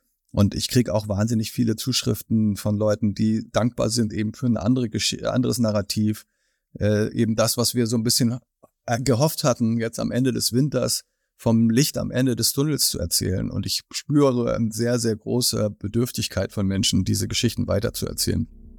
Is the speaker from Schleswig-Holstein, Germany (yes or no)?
yes; Schleswig-Holstein, Germany; Und dieser andere Blick auf die Windräder führt in meiner Heimat dazu